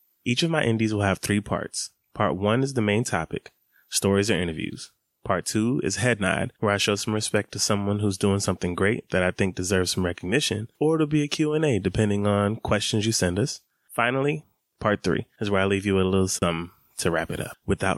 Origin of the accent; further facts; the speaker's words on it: Atlanta, Georgia, United States; Growing up in Atlanta, summers is hot.